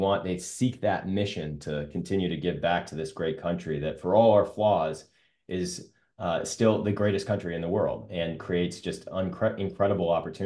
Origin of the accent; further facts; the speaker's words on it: Charlotte, North Carolina, United States; I had the good fortune of working at Duke Energy in my hometown of Charlotte